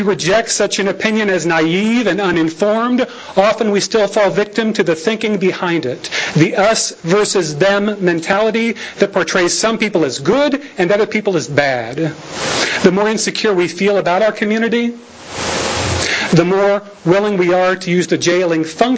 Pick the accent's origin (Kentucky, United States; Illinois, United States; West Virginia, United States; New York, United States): Illinois, United States; Effingham; I grew up in Effingham, a community without much racial or ethnic diversity